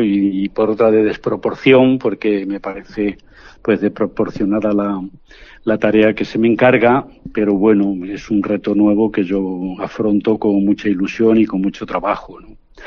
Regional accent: Ávila, Castile and León, Spain; now in Plasencia, Spain; yo soy de Ávila Sur, de la sería como la continuación de la Vera, ¿no? La continuación de la Vera hacia Madrid.

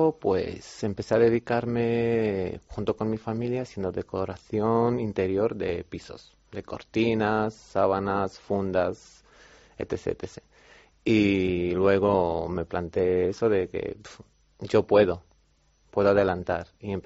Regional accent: Romania; Spanish is a second language; now in Spain; De Rumanía.

